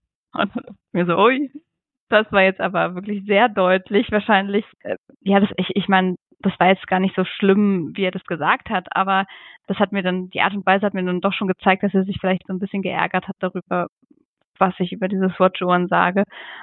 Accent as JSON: {"language": "German", "country": "Germany", "lives_now": "Switzerland", "said": "als Deutsche in der Schweiz"}